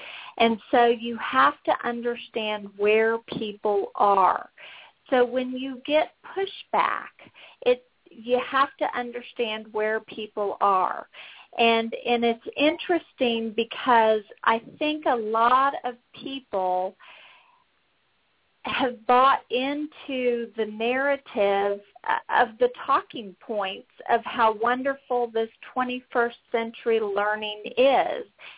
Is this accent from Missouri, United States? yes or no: no; San Antonio, Texas, United States; It just so happens that Dr. Middleton is from my hometown of San Antonio, Texas, and he was my superintendent all through high school.